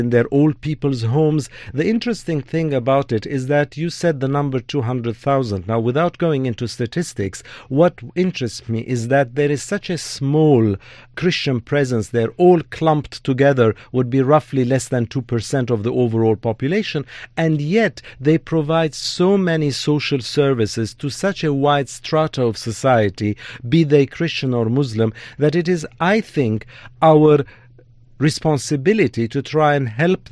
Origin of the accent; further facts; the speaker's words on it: France; I grew up in France and studied in France with some Jesuitical background as well.